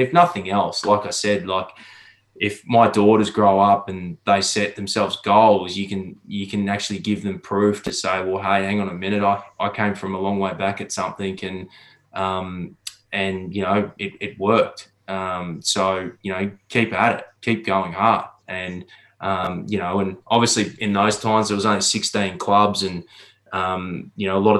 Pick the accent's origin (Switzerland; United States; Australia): Australia; Queensland; I was a local boy growing up in Queensland that dreamed of playing for the Brisbane Bears.